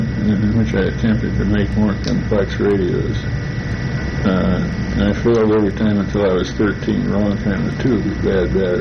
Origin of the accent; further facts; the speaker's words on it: Champaign, Illinois, United States; also born or lived in Madison, Wisconsin; And I was born in September 35 in Madison, Wisconsin. We lived in an approximately 1910 rented bungalow on Crandall Street. Moved in 38 to a new home at 236 East Sunset Court on the edge of the town. Moved in 48 to 908 West Charles, a rented house in Champaign, Illinois.